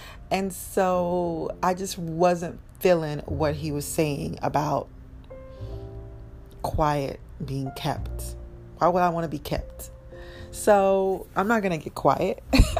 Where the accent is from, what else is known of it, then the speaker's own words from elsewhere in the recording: Nigeria; Okay, so I'm Nigerian, and coming up in my 20s, I was very vocal